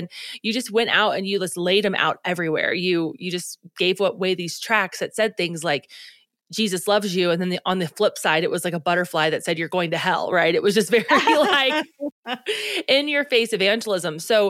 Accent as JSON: {"language": "English", "region": "Ohio", "country": "United States", "tie": "born or raised there", "said": "So I grew up in Ohio, and we went to Florida every year."}